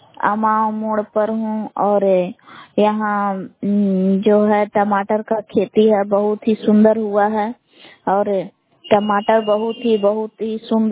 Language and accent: Hindi; Kaimur, Bihar, India; ग्राम बेलान जिला कैमूर बबुआ की निवासी हूँ।